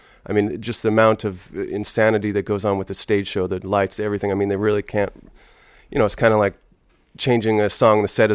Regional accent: Vancouver, British Columbia, Canada; moved away as an adult; born and raised in Vancouver till I was about, I guess, 18.

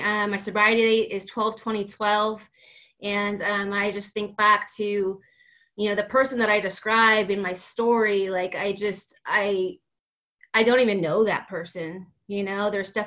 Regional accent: Sacramento, California, United States; I'm an alcoholic from Sacramento, California.

